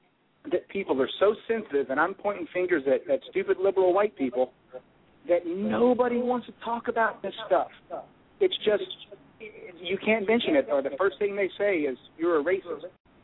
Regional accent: Southern United States, United States; Well, you know, as a Southerner, I have to say

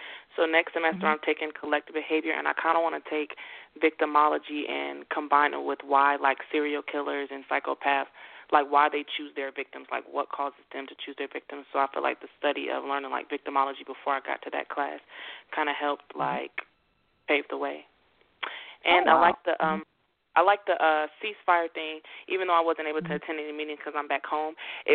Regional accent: Jacksonville, United States; Jacksonville.

